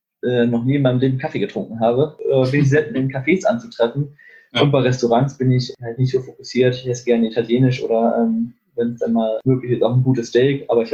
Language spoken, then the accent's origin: German; Lübeck, Schleswig-Holstein, Germany; now in Bielefeld, Germany; In der Tat fahre ich gerne in meinen Heimatort zurück. Ich wohne hier in Bielefeld auch, aber fahre gerne mal in den Bereich Lübeck zurück